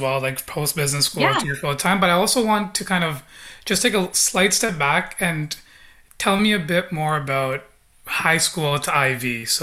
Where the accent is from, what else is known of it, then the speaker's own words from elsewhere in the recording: Scarborough, Ontario, Canada; also born or lived in Waterloo, Canada; I went from being born and raised in Scarborough, Ontario, to moving to Waterloo to attend Wilfrid Laurier.